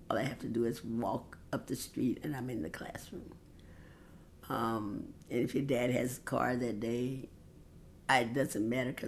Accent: Columbia, United States; It was great growing up in Colombia. It was a small enough city.

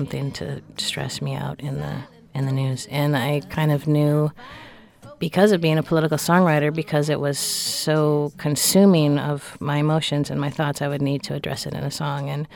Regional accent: Wisconsin, United States; I think just being a biracial person growing up in Wisconsin and learning about racism at an early age.

